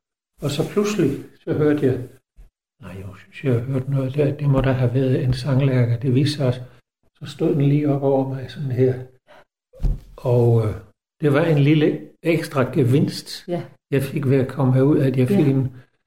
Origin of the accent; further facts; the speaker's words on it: Region of Southern Denmark, Denmark; jeg kommer fra Sundeved, og så er vi lidt snakket, det er nok noget andet end det, vi snakker her uge